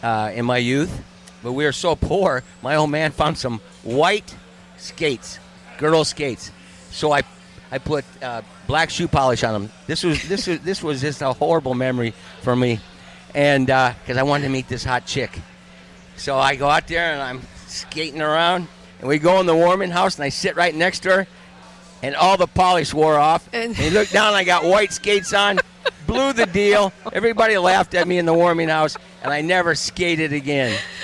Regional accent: Iowa, United States; now in Florida, United States; And I'm thinking, this does not add up for an Iowan.

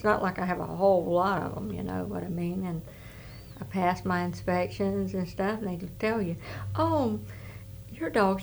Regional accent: Alabama, United States; I am from Alabama.

